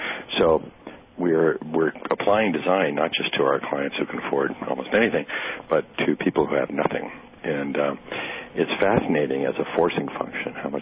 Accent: Hong Kong; Which I saw as a child growing up in Hong Kong.

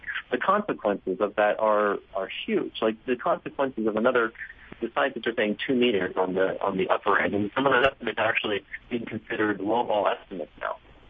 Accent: Staten Island, New York, United States; my grandmother was born and raised on Staten Island. I grew up on Staten Island.

